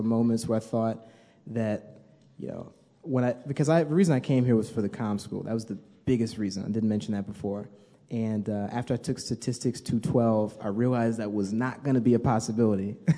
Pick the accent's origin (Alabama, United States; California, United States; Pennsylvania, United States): Alabama, United States; Birmingham; I'm actually from Birmingham, Alabama, as Dean Lewis said. So for me, I automatically knew sophomore year I'm absolutely not going to college in Alabama.